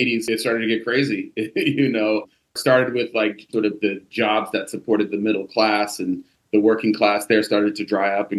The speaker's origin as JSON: {"language": "English", "region": "California", "country": "United States", "tie": "born or raised there", "also_born_or_lived": "Oakland", "said": "I grew up in Humboldt County, which is northern California, behind the Redwood Curtain, as we say."}